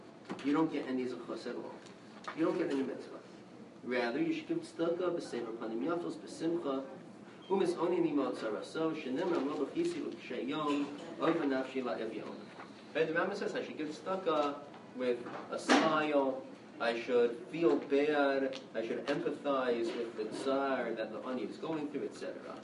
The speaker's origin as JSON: {"language": "English", "town": "Five Towns", "region": "New York", "country": "United States", "tie": "born or raised there", "said": "I grew up in the Five Towns."}